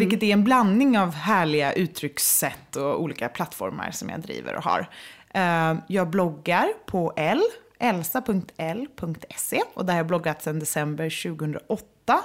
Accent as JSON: {"language": "Swedish", "town": "Gothenburg", "region": "Västra Götaland County", "country": "Sweden", "tie": "born or raised there", "moved": "as an adult", "said": "Jag känner mig som en söderbärna. Men jag är uppvuxen i Göteborg."}